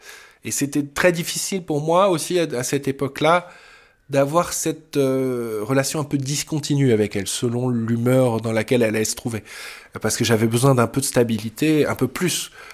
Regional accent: Paris, Île-de-France, France; born there; je suis né à Paris en 1980. Je suis pianiste.

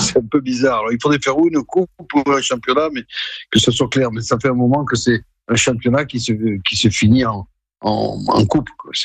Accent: Toulouse, Occitanie, France; Mais bon, je suis Toulousain, je dois l'avouer.

